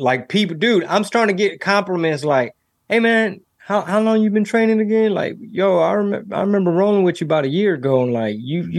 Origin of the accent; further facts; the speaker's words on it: Houston, Texas, United States; It's my hometown. I haven't performed in Houston for years. It's been a lot of ups and downs just trying to lock in a venue in my city.